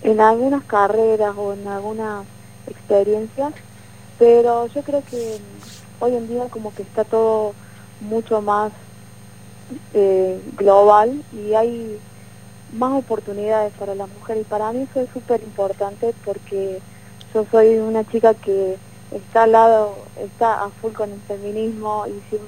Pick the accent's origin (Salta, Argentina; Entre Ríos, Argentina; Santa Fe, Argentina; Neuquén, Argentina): Salta, Argentina; Tartagal; now in Córdoba, Argentina; Tengo 25 años. Yo nací acá en Córdoba, pero viví prácticamente toda mi vida en Tartagal, con mi familia.